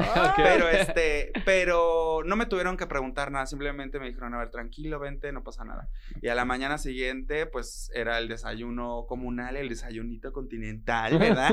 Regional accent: Acapulco, Guerrero, Mexico; Yo soy de Acapulco, Guerrero. Sí. Costeñito y con sabor.

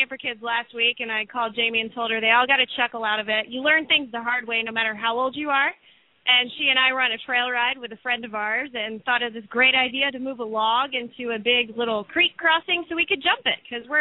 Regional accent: Lake City, Florida, United States; I'm from Lake City, Florida, the Oaks Equestrian Center, and I have some girls.

